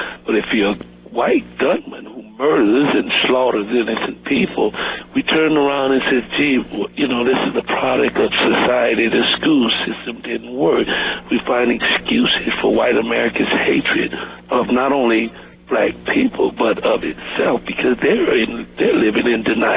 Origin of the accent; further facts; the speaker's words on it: Georgia, United States; now in Minneapolis, United States; I'm originally from Georgia, and even in Minneapolis, I find that black people will go along with the white rhetoric that everything is okay.